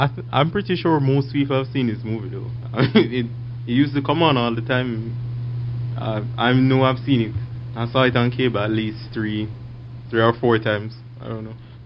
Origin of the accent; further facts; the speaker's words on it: United Kingdom; I'm British.